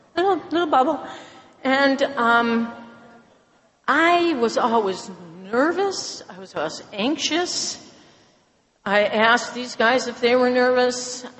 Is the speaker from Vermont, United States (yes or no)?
yes; Vermont, United States; I'm from Vermont.